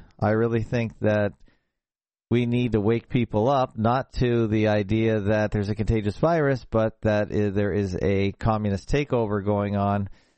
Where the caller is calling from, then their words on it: Toronto, Ontario, Canada; I'm checking in from Toronto, Ontario, Canada.